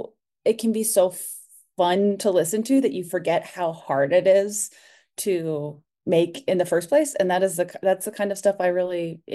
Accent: Massachusetts, United States; we're from Massachusetts, so obviously … are a part of our. I feel like living in Boston

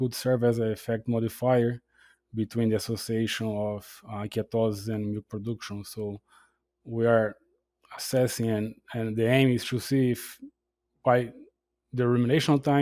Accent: Brazil; now in United States; I'm originally from Brazil.

